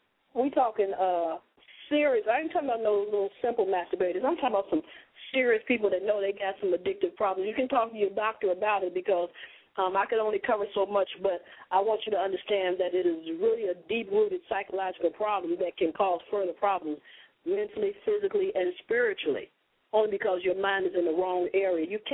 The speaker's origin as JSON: {"language": "English", "town": "Chicago", "region": "Illinois", "country": "United States"}